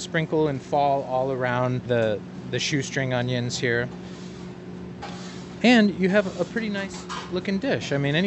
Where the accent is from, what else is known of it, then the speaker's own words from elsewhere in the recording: Chicago, Illinois, United States; I grew up in Chicago. I was a meat-eating kid, pretty normal.